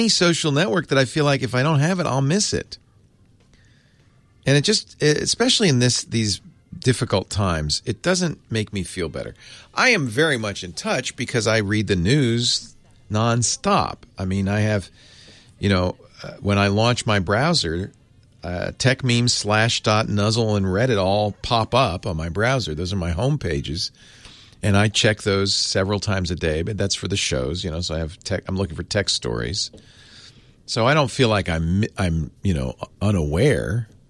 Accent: Rhode Island, United States; I grew up in Rhode Island. Yeah, Rhode Islanders are angry about everything.

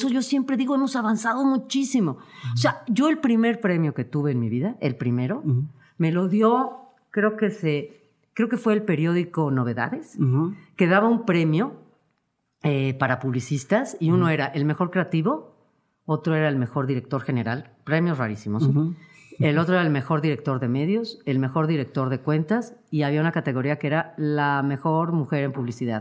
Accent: Mexico; como mexicana

